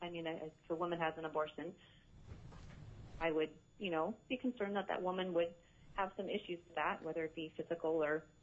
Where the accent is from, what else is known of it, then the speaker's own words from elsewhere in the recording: Alaska, United States; I was born and raised in Alaska. I graduated from Diamond High School in 87.